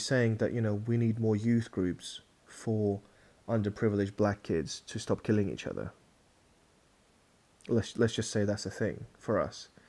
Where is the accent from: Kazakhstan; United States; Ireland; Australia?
Kazakhstan; I come from Kazakhstan, which is morally and principally very different because we went through communism, etc., etc., and now we've got democracy.